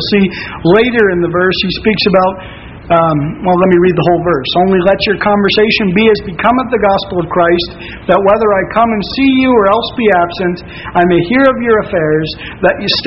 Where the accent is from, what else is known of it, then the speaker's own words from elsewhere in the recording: United States; Forgive me, I'm an American.